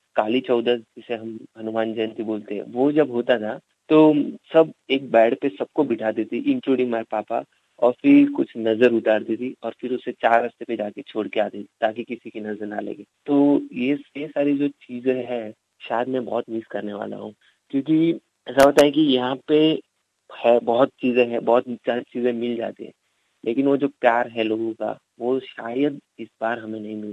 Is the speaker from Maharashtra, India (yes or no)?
yes; Mumbai, Maharashtra, India; also born or lived in Gujarat; now in Australia; University of Wollongong से बोल रहा हूँ। मैं इंडिया में मुंबई से हूँ, वहाँ पे ही पला बड़ा हूँ, पर बेसिकली मैं गुजरात से हूँ